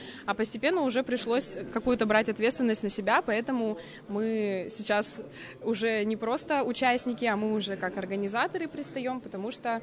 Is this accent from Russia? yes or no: yes; Yekaterinburg, Sverdlovsk Oblast, Russia; Мне 21 год, я из Екатеринбурга, я здесь всю жизнь жила и сейчас живу.